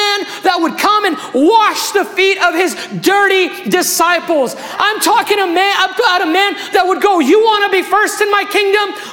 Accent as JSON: {"language": "English", "region": "Rio de Janeiro", "country": "Brazil", "tie": "born or raised there", "second_language": "English", "said": "I was born in Brazil. You know song, …?"}